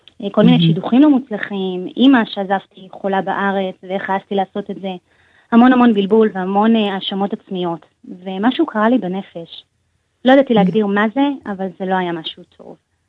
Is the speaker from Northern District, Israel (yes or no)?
no; Bat Yam, Tel Aviv District, Israel; בבת ים, עיר הולדתי